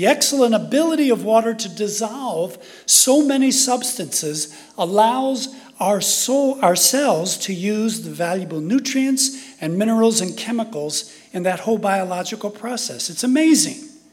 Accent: Chicago, Illinois, United States; As a kid growing up in Chicago during the hot, humid summers

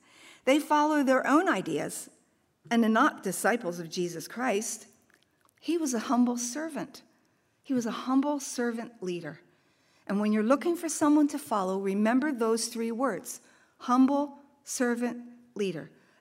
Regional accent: Hawaii, United States; moved away as an adult; now in California, United States; We sold his truck back when we were 22 years old. We came from Hawaii. We sold his truck in Hawaii so that we could pay for a wedding in San Diego.

